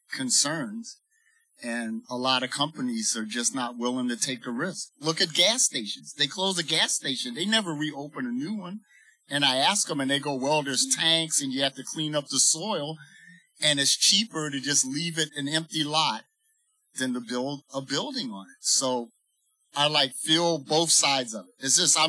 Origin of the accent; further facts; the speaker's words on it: Baltimore, Maryland, United States; I'm from Baltimore.